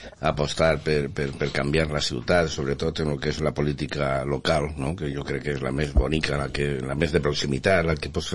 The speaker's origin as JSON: {"language": "Catalan", "town": "Valencia", "region": "Valencian Community", "country": "Spain", "tie": "born or raised there", "said": "soc del Canyamelar, nascut en el Canyamelar, perquè soc de lliçà generació que naixia en casa, i concretament en el carrer Padre Luis Navarro número 28, és el quasi cantó en l'Iglesia del Rosari."}